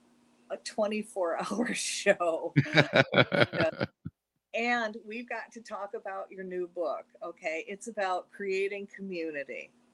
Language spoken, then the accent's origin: English; Detroit, Michigan, United States; I'm from the Upper Peninsula. I'm from Michigan, around Detroit area.